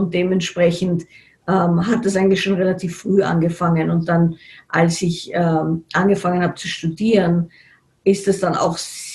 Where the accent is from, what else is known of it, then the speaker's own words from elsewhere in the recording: Salzburg, Austria; ich bin in Salzburg aufgewachsen und da gab es also schon auch eine Kultur von Heilpraktikern